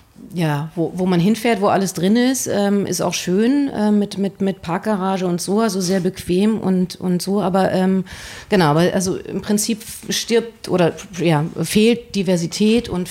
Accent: Germany; ich bin in der DDR geboren, bin in der DDR und im Westen groß geworden und lebe jetzt im Osten Deutschlands.

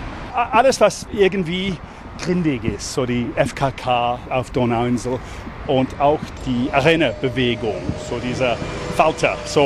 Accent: London, England, United Kingdom; German is a second language; also born or lived in Leeds; now in Germany; ich bin in London geboren, aber ich bin aufgewachsen zwischen London und Leeds in Nordengland.

